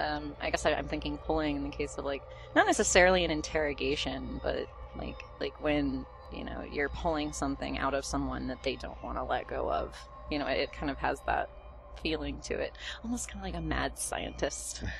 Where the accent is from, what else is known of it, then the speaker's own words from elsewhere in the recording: the South, United States; I grew up in the South, and I really don't have a lot of great things to say about it, if I gotta be honest.